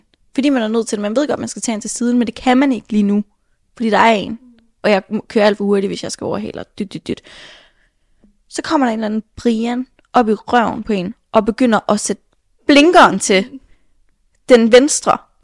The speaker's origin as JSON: {"language": "Danish", "town": "Aarhus", "region": "Central Denmark Region", "country": "Denmark", "lives_now": "Copenhagen, Denmark", "said": "Jeg tror, at vi to er begyndt at snakke rigsdansk nu. Fordi vi er fra Aarhus, men vi bor i København."}